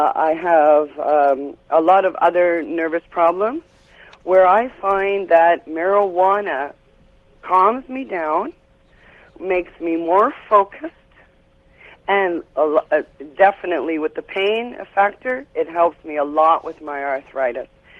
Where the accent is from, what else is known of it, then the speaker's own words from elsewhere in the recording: Mattawa, Ontario, Canada; from Mattawa, Ontario, Canada.